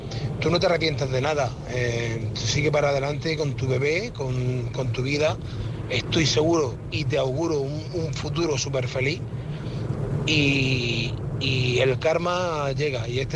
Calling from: Murcia, Region of Murcia, Spain; de Murcia. Aquí vamos en la carretera hacia casa.

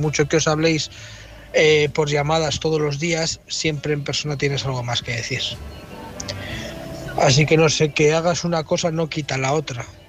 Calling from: Bilbao, Basque Country, Spain; de Bilbao.

